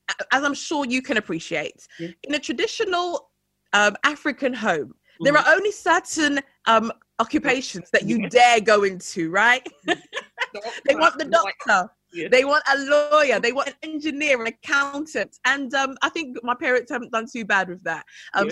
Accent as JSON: {"language": "English", "region": "London", "country": "United Kingdom", "tie": "born or raised there", "said": "We grew up in West London. As my mum is from the beautiful island of Grenada, and my dad is from the land of gold. He's from Ghana."}